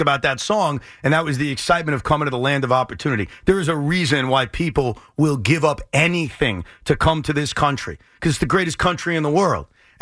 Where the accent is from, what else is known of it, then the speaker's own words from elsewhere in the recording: United States; I'm lucky enough that I was born in this country, so I'm American through and through.